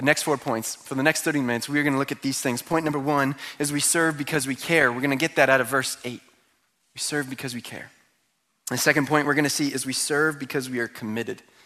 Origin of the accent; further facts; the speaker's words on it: Connecticut, United States; The one restaurant that I heard the most about while I grew up in Connecticut